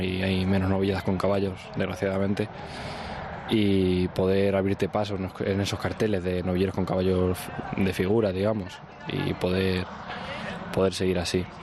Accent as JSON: {"language": "Spanish", "town": "Vargas", "region": "Cantabria", "country": "Spain", "tie": "born or raised there", "said": "En Vargas. Y la verdad que muy contento de poder torear allí en mi pueblo."}